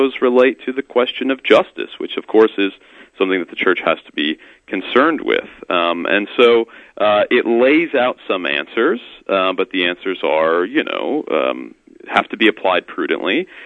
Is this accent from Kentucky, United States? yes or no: no; Wisconsin, United States; now in Iowa, United States; Yeah, I'm originally from Wisconsin, so it's not that different. So in a way, it's kind of like coming back home to the Midwest